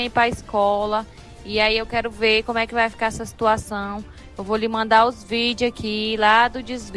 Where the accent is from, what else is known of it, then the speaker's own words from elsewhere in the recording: Iracema, Roraima, Brazil; Eu sou aqui da região de Iracema, da Vila de Campos Novos. Eu moro na Vicinal 5